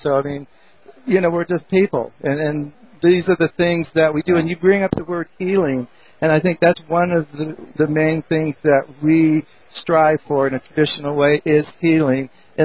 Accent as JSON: {"language": "English", "region": "California", "country": "United States", "said": "yeah, well, I'm from Southern California, and so our land stretches from the Pacific to the Colorado River to Mexico up to North County."}